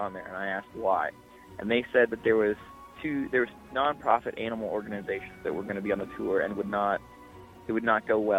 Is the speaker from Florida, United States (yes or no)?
yes; Orlando, Florida, United States; also born or lived in Indianapolis; I grew up in Orlando, Florida. So I was born and raised between Orlando and Indianapolis.